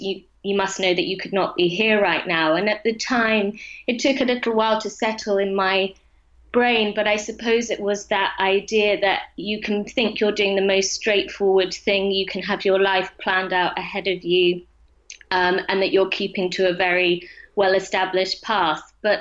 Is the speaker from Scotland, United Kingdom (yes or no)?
yes; Scotland, United Kingdom; So I grew up in Scotland